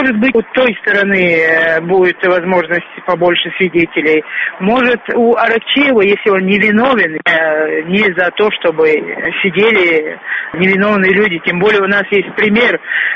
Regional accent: Chechnya, Russia; Не хотим мы чеченцы мстить.

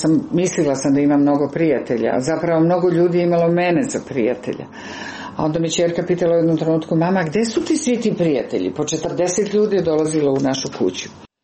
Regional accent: Belgrade, Serbia; born or raised there

